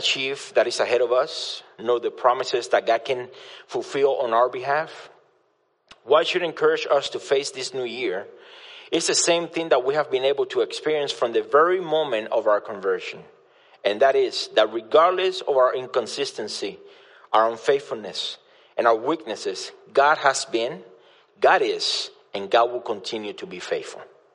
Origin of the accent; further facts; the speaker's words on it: Cuba; moved away as an adult; now in United States; I'm the pastor of House of Prayer, Florida, and I was born and raised in Cuba. I came here at the age of 22